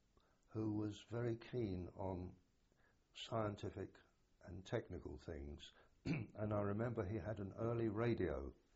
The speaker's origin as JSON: {"language": "English", "region": "London", "country": "United Kingdom", "tie": "born there", "said": "I was born in September 1920, somewhere in the East End of London. I'm not sure where. My family's Jewish."}